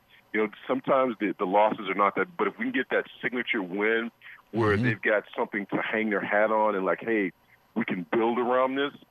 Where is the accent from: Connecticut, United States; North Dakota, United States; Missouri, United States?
Missouri, United States; Kansas City; I grew up in Kansas mm-hmm. City.